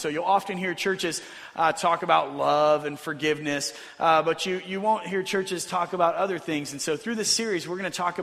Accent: United States; there have been many moments that just as a father, as a human, as an American, have made me pause and start to cry

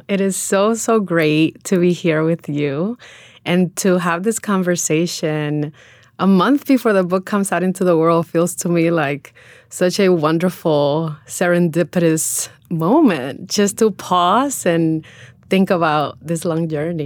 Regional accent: New York City, New York, United States; Neruda on the Park is very much rooted in my experiences as an immigrant growing up in New York City. It's also a celebration of my community, my Dominican community, both here and back in the Dominican Republic.

